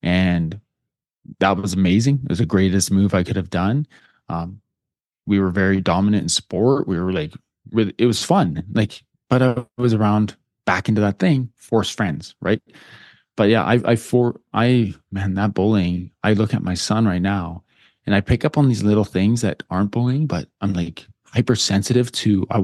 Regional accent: Calgary, Alberta, Canada; also born or lived in Three Hills; I grew up in Calgary, Alberta, which is a city of about 1.6 million people, big center. And then right before I was 12, my family moved to a small town about an hour and 50 minutes northeast of Calgary.

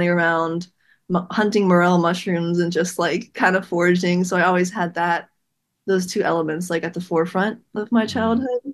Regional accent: Wyoming, Ohio, United States; So I'm from Cincinnati, Ohio. So I grew up kind of in this small town called Wyoming.

